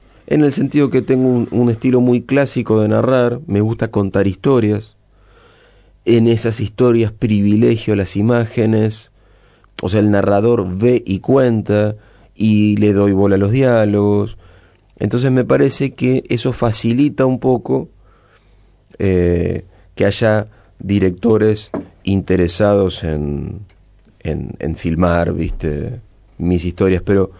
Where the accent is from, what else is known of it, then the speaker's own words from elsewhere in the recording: Castelar, Buenos Aires Province, Argentina; esos marcianos van a tener cosas de Castelar, de mi pueblo.